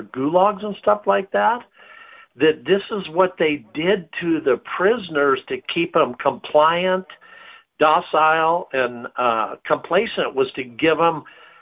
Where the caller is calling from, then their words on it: Idaho, United States; from Idaho.